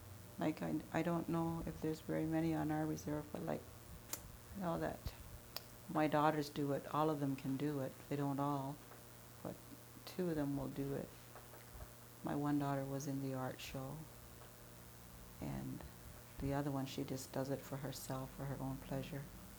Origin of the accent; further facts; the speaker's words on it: Oneida, United States; I came from Oneida and the longhouses there